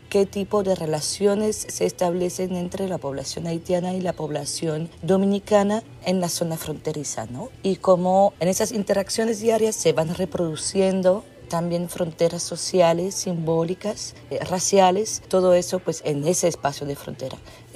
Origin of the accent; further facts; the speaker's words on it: Belgium; soy antropóloga, soy de Bélgica.